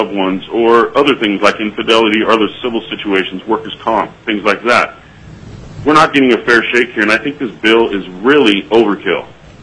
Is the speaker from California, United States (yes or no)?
yes; California, United States; moved away as an adult; now in Anchorage, United States; I grew up in California. I've been in Alaska for about 13 years now.